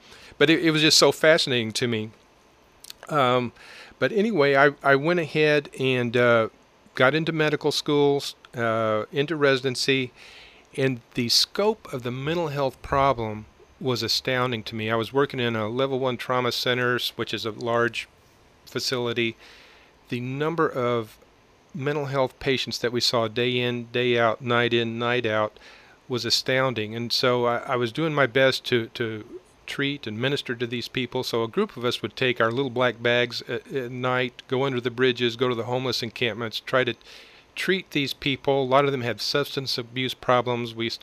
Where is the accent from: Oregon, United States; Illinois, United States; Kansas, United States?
Kansas, United States; Coffeyville; And it goes back all the way to when I was growing up in Coffeyville, working in the emergency room here, the night shift.